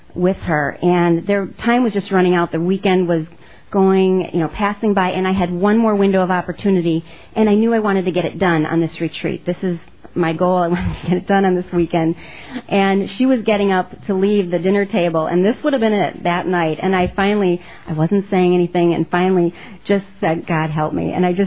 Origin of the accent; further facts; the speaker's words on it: Milwaukee, Wisconsin, United States; I'm a grateful member of Al-Anon. I'm from Milwaukee, Wisconsin, and very, very grateful to be here.